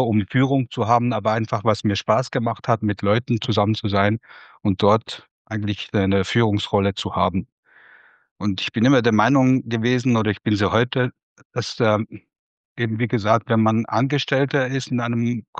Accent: Switzerland; Und dann bin ich wieder in die Schweiz zurückgekommen und hatte auch eine andere Kultur wiedergefunden. Also ich bin ja selber Schweizer

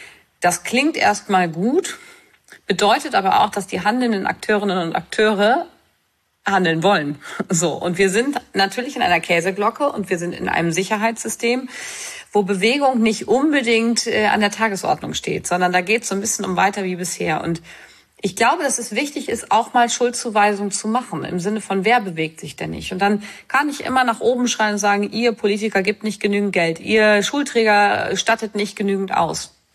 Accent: Lower Saxony, Germany; wie man bei uns in Niedersachsen so sagt.

